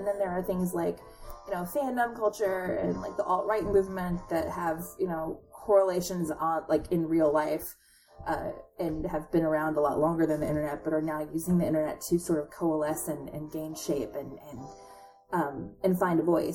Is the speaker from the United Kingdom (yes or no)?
no; Tennessee, United States; like I grew up in the South in Tennessee in a very rural community.